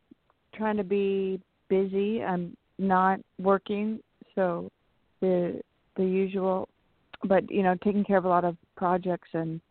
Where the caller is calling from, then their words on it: San Francisco, California, United States; from San Francisco, like she guessed.